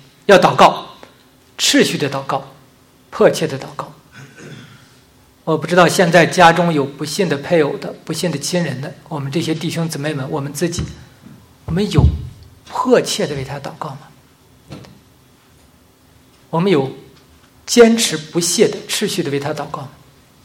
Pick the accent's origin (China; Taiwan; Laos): China; Northeast China; accent: Northeastern; 像我们东北话就说，那差哪呀？